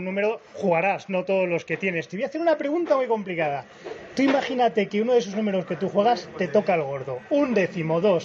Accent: Spain; ¿cómo somos los españoles?

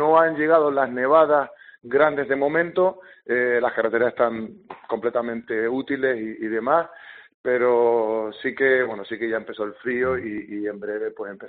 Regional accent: Tenerife, Canary Islands, Spain; now in Iceland

